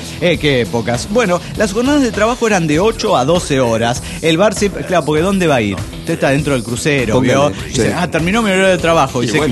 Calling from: Orange, California, United States; de Orange, California.

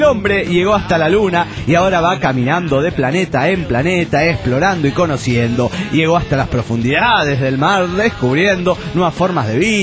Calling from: Cochabamba, Bolivia; de Cochabamba, Bolivia.

